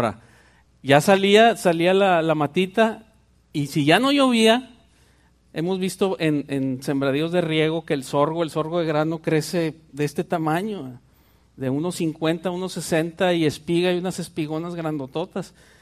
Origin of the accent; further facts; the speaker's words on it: Monterrey, Nuevo León, Mexico; yo soy de Monterrey, entonces ahí por la zona de Monterrey, rumbo a la carretera nacional